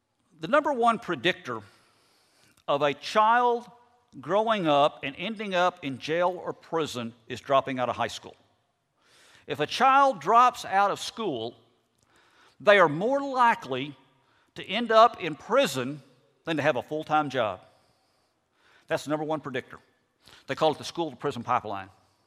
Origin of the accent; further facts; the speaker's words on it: Fort Worth, Texas, United States; I grew up in Fort Worth, Texas.